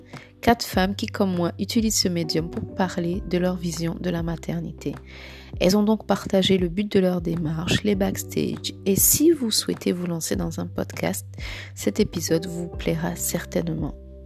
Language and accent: French; Gabon; now in France; j'ai 31 ans. Je suis gabonaise, j'habite en France